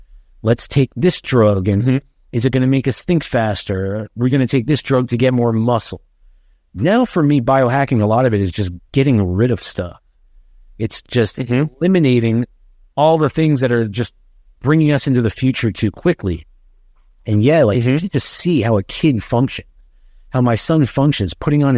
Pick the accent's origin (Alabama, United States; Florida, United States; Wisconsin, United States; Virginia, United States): Florida, United States; Miami; Because I grew up in Miami. You know, we had the beach, if you call that nature.